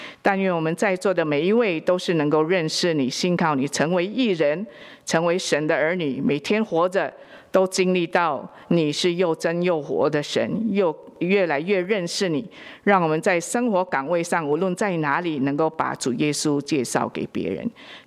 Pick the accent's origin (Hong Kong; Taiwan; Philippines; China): Philippines; 而且呢，这个中文还是有限公司，因为不是台湾长大的嘛，我是菲律宾长大的，又不是一个神学家